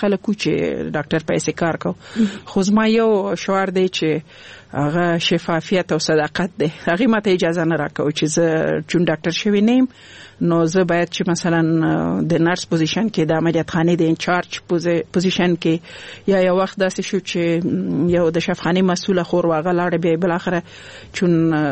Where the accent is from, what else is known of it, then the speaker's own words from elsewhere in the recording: Laghman, Afghanistan; also born or lived in Nangarhar; زه خپل د لغمان ولایت یم او زما مور غوښتل چې زه باید ښځای کې درس وایم، نو ځکه هغه په لغمان کې وزه ماما کور کې په ننګرهار کې پریښی وم.